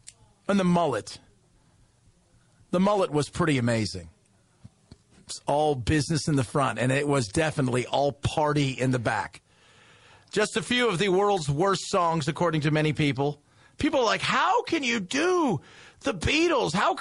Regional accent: Los Angeles, California, United States; He's my inspiration to get in the business growing up in Los Angeles.

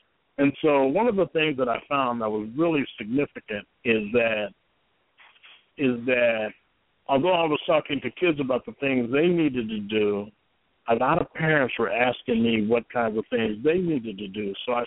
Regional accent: Watts, California, United States; I grew up in Watts

